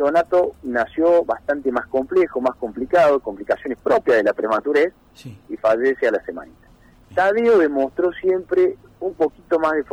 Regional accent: Marcos Juárez, Córdoba, Argentina; moved away as an adult; now in Villa María, Argentina; No, yo soy oriundo de Marcos Juárez.

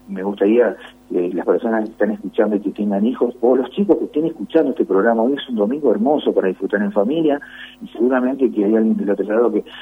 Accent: Buenos Aires, Argentina; born there; now in Villa María, Argentina; yo no soy de Villa María, yo nací en Buenos Aires

